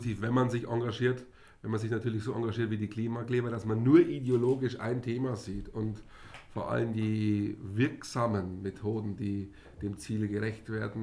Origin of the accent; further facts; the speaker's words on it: Brand, Germany; Also ich bin aus Brand, du hast es schon angesprochen